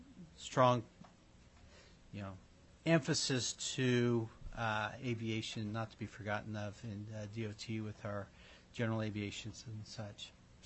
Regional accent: Eagle River, Alaska, United States; from Eagle River.

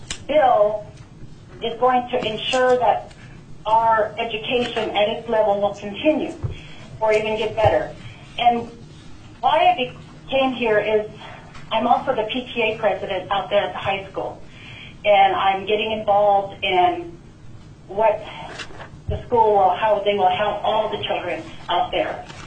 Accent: Nenana, Alaska, United States; now in North Pole, United States; I'm from North Pole, originally from Nemana.

